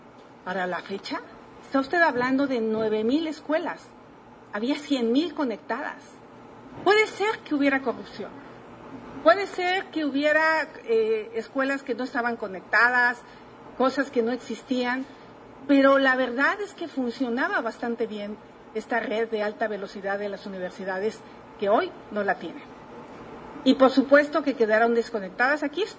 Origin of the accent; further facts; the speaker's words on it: Tepatepec, Hidalgo, Mexico; Soy de Tepatepec, donde está la normal del Meche.